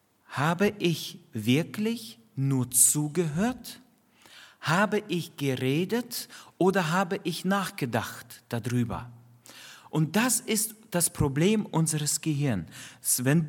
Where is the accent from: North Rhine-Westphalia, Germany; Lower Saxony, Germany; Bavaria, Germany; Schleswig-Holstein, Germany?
North Rhine-Westphalia, Germany; in meiner Heimatgemeinde. Bei Bielefeld, dort bin ich groß geworden